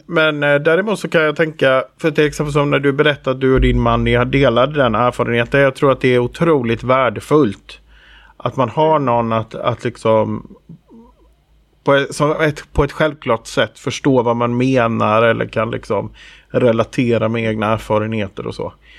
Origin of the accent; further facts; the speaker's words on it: Jönköping, Jönköping County, Sweden; Jag kommer från Jönköping.